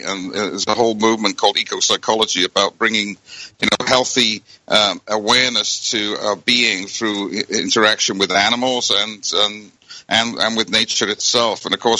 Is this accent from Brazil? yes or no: no; United Kingdom; now in Fort Worth, United States; It reminds me of my home country of Britain here, nice and misty weather.